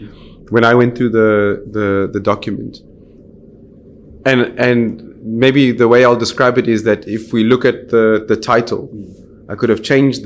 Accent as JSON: {"language": "English", "country": "South Africa", "said": "me as a South African"}